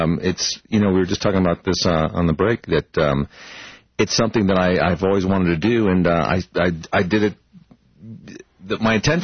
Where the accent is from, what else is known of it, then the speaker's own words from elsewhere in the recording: Connecticut, United States; growing up in Connecticut, you know, you always have this, you know, this interest in California